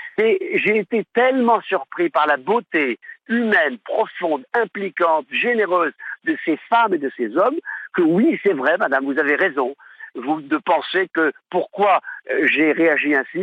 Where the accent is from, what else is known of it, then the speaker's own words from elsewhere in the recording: Paris, Île-de-France, France; Je suis parisien, intramuros. Et je suis dans une région qui s'appelle le Gard.